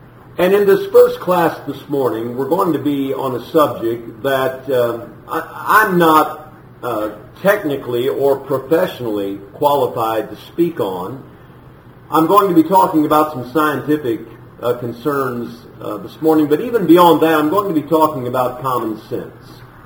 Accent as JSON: {"language": "English", "region": "Illinois", "country": "United States", "tie": "born or raised there", "also_born_or_lived": "Champaign", "said": "I was born and raised in East Central Illinois, born in Champaign, raised on a farm about 100 miles south of Chicago."}